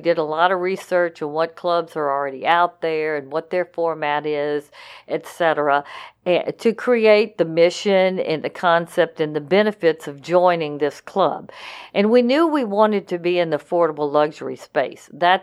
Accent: the South, United States; I mean, you know, I'm from the South. We just do clubs down here.

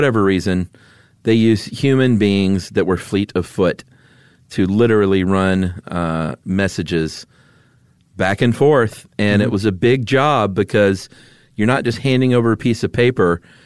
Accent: Atlanta, Georgia, United States; And growing up in Atlanta, seeing everyone with those shirts on the 4th of July

